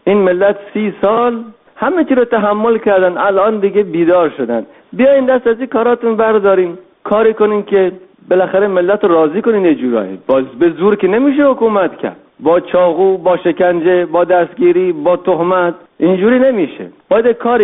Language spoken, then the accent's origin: Persian; Iran; به عنوان یک ایرانی وطن پرست